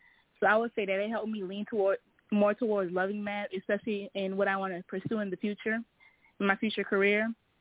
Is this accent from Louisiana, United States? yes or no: yes; New Orleans, Louisiana, United States; Since I'm from New Orleans, I didn't take the SAT.